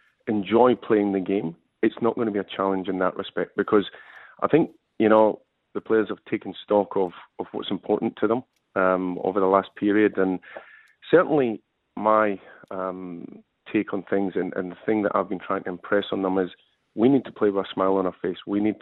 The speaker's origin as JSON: {"language": "English", "region": "Scotland", "country": "United Kingdom", "said": "Well, we're both Scottish, so we have that running in common anyway."}